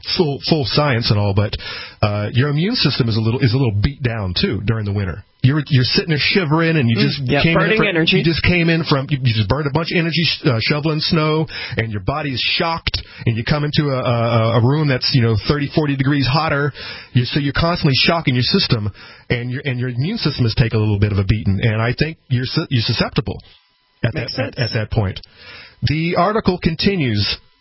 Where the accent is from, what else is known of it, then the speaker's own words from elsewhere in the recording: Florida, United States; I love, I'm Florida.